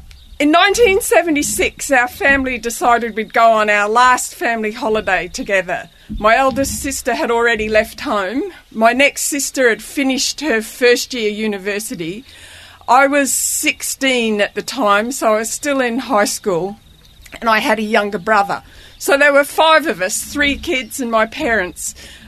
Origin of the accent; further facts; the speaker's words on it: Townsville, Queensland, Australia; I'm from Australia. I grew up in Townsville in North Queensland. Townsville's tropical. We grew pineapples, mangoes, pawpaws, bananas in our backyard.